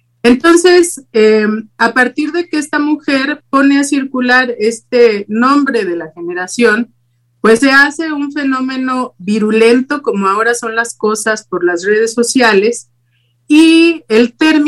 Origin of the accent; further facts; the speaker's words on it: Mexico; como parte de lo que vive en nosotros como mexicanos.